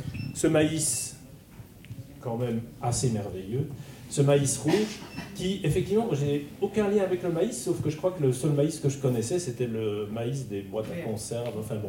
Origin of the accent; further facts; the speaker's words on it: Belgium; now in Gers, France; je suis belge ayant habité dans des villes toute ma vie, et ça fait 10 ans que je suis dans Gers